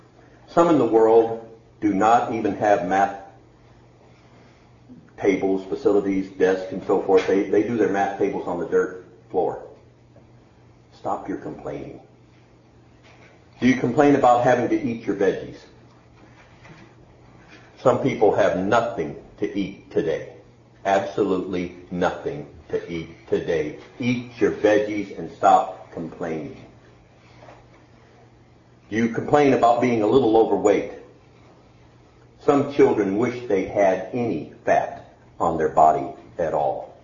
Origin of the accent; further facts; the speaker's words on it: Montgomery, Alabama, United States; born there; I was born in Montgomery, Alabama, so I can relate to the south as much as I can to the north. I've lived most of my life in the north